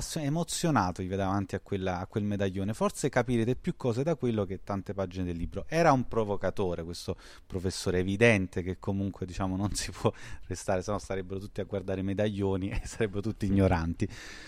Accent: Naples, Campania, Italy; Quindi io, per esempio, sono napoletano, ho fatto il mio percorso giuridico a Napoli.

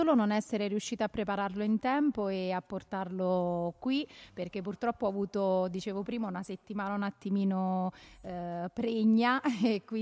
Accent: Stella di Monsampolo, Marche, Italy; also born or lived in San Benedetto del Tronto; Io sono una ascolana non puro sangue, nel senso che sono nata a San Benedetto, nata e cresciuta, o meglio a Stella di Monsanpolo, sposata con un ascolano.

